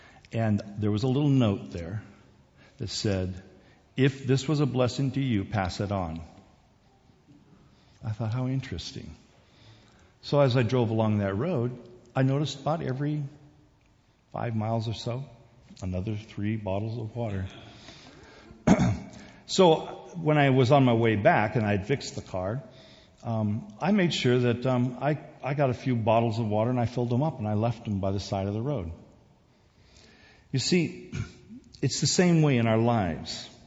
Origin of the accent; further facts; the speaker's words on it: South Korea; I remember growing up in Korea. I was probably about 8 or 9 years old.